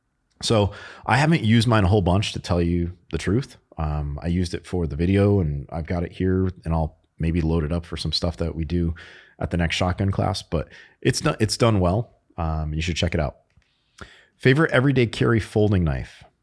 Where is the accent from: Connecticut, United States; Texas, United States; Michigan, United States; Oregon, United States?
Connecticut, United States; Bristol; I still check out the Bristol Press, which is the newspaper from my hometown, childhood home.